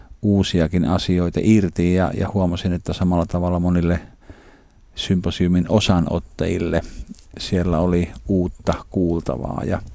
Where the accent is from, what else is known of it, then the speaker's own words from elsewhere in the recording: Nilsiä, North Savo, Finland; olen kotoisin Savosta, Nilsiästä, Herännäisyyden sydänmailta, jossa ukko Paavo Ruotsalainen aikanaan asui ja tunnen hyvin Herännäisyyden perintöä.